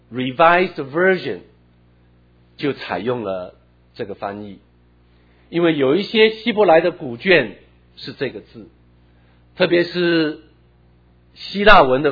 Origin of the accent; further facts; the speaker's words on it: China; 就像我们中国人有一句话说